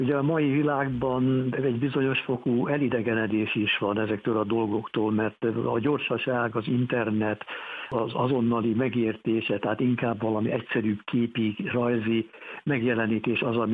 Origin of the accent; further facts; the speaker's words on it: Hungary; az ottani hallgatók az első időben engem, mint magyar